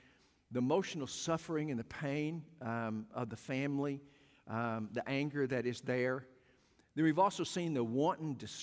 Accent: Arkansas, United States; I was raised in South Arkansas, was a very racially divided area. I grew up in an era when, of course, there was the whites and the blacks and all colors were divided.

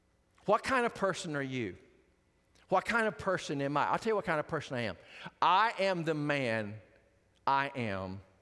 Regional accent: Hope, Arkansas, United States; every time I go back to my hometown, there's a sign on the side of the interstate. Says birthplace of former President William Jefferson Clinton.

